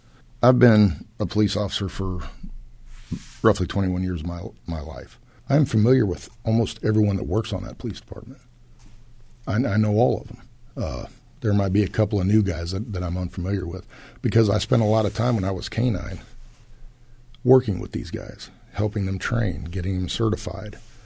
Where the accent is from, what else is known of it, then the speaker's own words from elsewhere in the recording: Illinois, United States; Well, I grew up in McDonough County, and it was time that I served our community, you know, the place that helped mold me into the man that I am today.